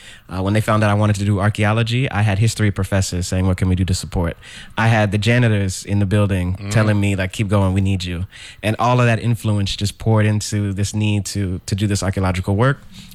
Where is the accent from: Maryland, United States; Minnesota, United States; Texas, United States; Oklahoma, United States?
Maryland, United States; Yeah, I'm from Maryland originally.